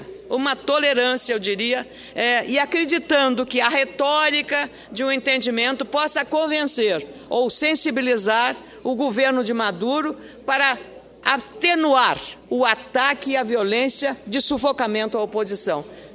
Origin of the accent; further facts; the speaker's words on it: Rio Grande do Sul, Brazil; eu, como gaúcha representante do Estado